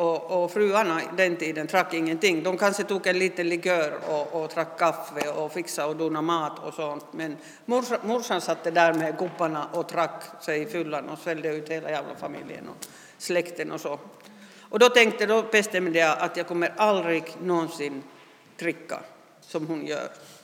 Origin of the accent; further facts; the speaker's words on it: Rovaniemi, Lapland, Finland; Jag är född och uppvuxen uppe i Rovaniemi i norra Finland med mamma, pappa och två barn. Vi var två döttrar och jag och min syster som sitter här.